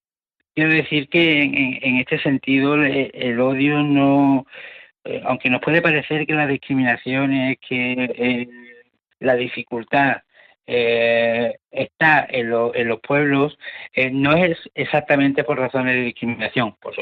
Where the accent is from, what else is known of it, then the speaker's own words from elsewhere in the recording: Andalusia, Spain; yo como andaluz y en un medio, que es en este querido medio andaluz de Andalucía